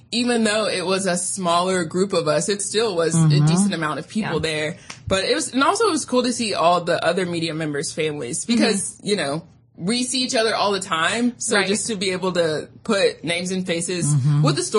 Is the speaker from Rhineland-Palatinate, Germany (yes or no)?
no; Frankfurt, Hesse, Germany; I grew up in Frankfurt.